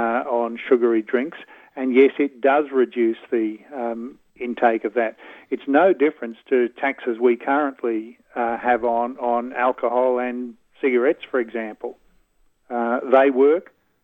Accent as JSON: {"language": "English", "region": "Queensland", "country": "Australia", "said": "and I'm from Queensland"}